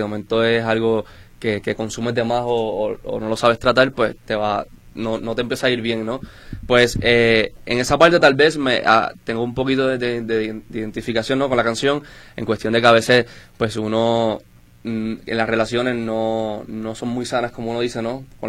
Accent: Puerto Rico; soy de Puerto Rico y en Puerto Rico siempre hay mucha fusión de música.

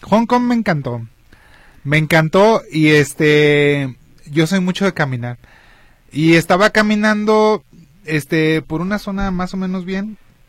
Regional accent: Guadalajara, Jalisco, Mexico; yo soy de Guadalajara.

